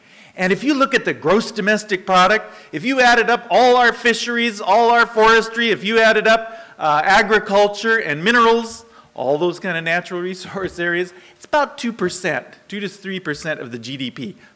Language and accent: English; Washington, United States; also born or lived in Louisiana; And I was down in Louisiana for about 5 years. I'm from Washington State, and I grew up catching an awful lot of salmon, I have to say.